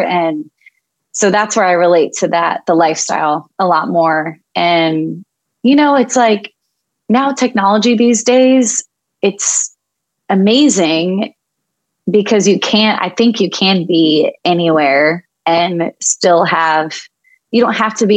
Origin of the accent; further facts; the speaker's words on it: Nashville, Tennessee, United States; also born or lived in Florida; growing up in Nashville and in Tennessee and being around so many amazing creative people